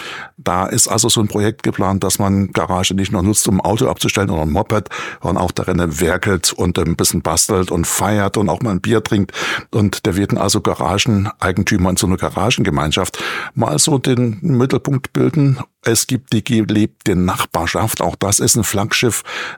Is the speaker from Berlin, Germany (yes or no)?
no; Chemnitz, Saxony, Germany; im nächsten Jahr 2025 meine Heimatstadt Chemnitz als Kulturhauptstadt Europas